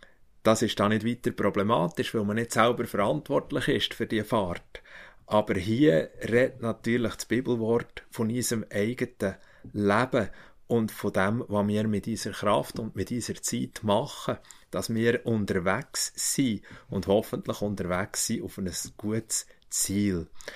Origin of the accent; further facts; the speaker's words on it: Bern, Switzerland; Ich bin am Brienzersee aufgewachsen